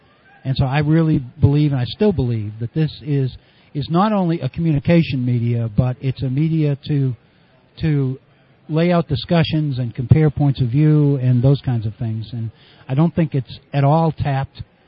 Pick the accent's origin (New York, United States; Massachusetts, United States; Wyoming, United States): Massachusetts, United States; Boston; moved away as an adult; Yeah, I grew up in Boston, right in the city, and went to the local public schools, graduated from high school, and then went out to the Midwest to graduate school, and that was in 65